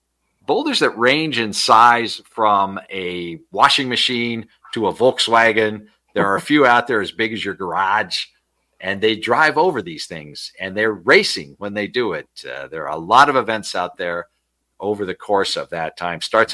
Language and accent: English; California, United States; maybe I'm prejudiced because I'm from Southern California